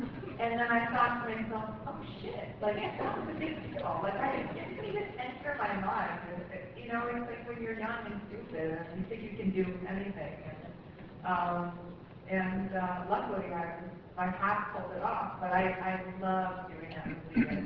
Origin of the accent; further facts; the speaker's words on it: New York, United States; Because I'm from New York.